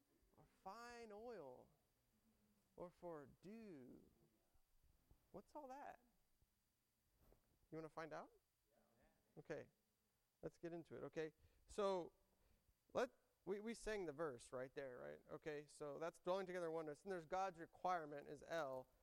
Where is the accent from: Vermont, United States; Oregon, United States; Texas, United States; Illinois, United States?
Texas, United States; Houston; You know, I can't, Obi's from Arlington, I'm from Houston. We're different.